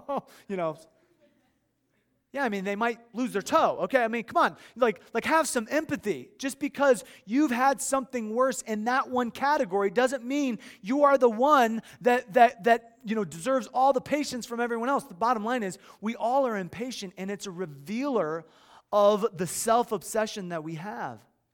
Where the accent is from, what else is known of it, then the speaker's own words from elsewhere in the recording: Midwest, United States; I grew up in the Midwest near Chicago, and so we would go to Lake Michigan and Lake Erie